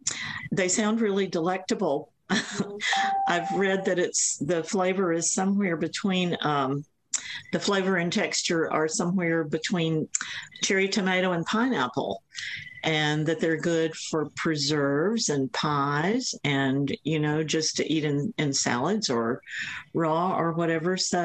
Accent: Southeast, United States; I grew up in the Southeast, and I don't really know that many people who've grown ground cherries.

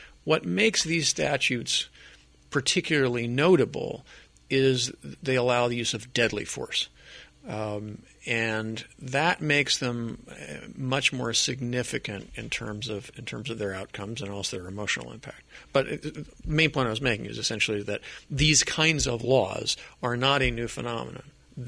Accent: Colorado, United States; I'm originally from Colorado, and back when I lived in Colorado, and I was I was a deputy district attorney back in Colorado back in the day.

